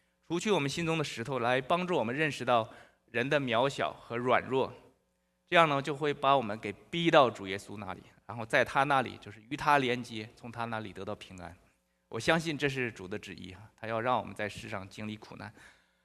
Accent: China; 我就想起来以前小时候在大陆唱的一首歌

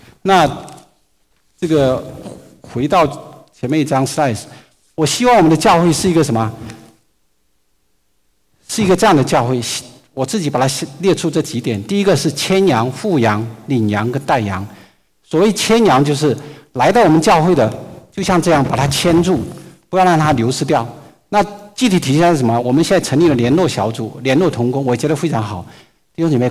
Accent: China; 我们中国人讲一半再一半

